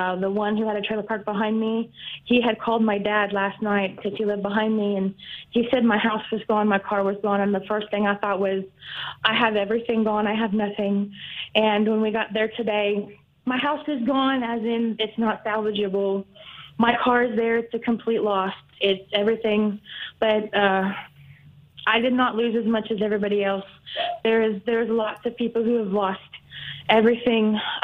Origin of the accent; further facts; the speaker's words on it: California, United States; I'm from California, where I paid $1,200 a month for an apartment, and I paid really decent money for my house, and I had a home with a yard.